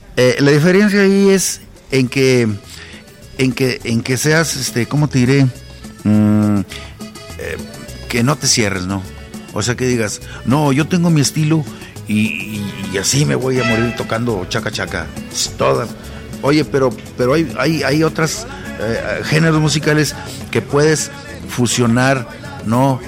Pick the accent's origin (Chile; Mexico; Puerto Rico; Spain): Mexico; Monterrey, Nuevo León; yo allá en Monterrey, mi tierra, empecé con este género, pues como te digo, ya hace más de 25 años